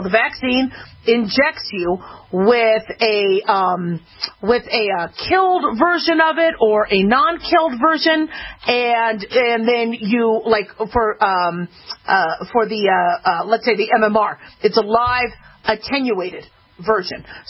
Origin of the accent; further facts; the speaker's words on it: Las Vegas, Nevada, United States; three new cases of measles have been confirmed in Las Vegas. This is my hometown.